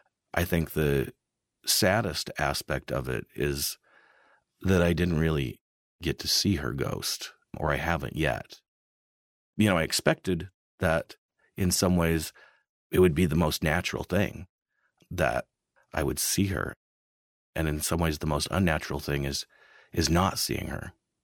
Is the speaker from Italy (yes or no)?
no; Nebraska, United States; I grew up in Western Nebraska, which has a really stark kind of beauty, but also a sense of emptiness and inhospitality. I think about the town where I grew up, which is was a little grain elevator town on the Union Pacific Railroad line.